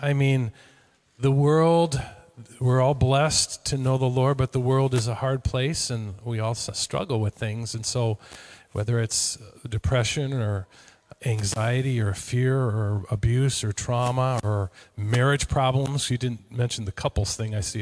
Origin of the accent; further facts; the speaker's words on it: Minnesota, United States; We're both from Minnesota, right?